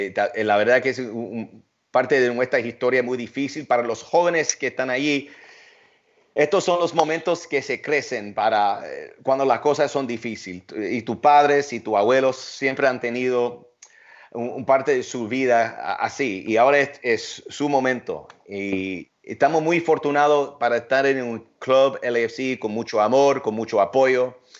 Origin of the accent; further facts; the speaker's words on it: Cuba; now in Los Angeles, United States; Yo siempre quería hacerlo en los barrios latinos, porque yo soy cubano y somos iguales.